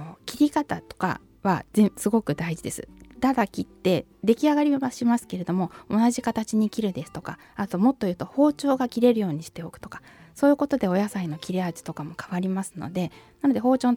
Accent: Ota, Tokyo, Japan; born there; also born or lived in Setagaya; 私生まれは隣の大田区なんですけど、住んでもう30年くらいなので。

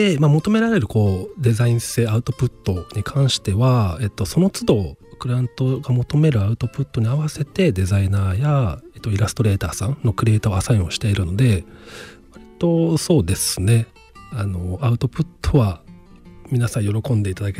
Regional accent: Tochigi, Japan; now in Tokyo, Japan; 僕がこう栃木から上京してきて初めて住んだ場所が、世田谷の若林、世田谷線のあるところなんですけども、今は、祖師ヶ谷大蔵の方には住んでるんですけども

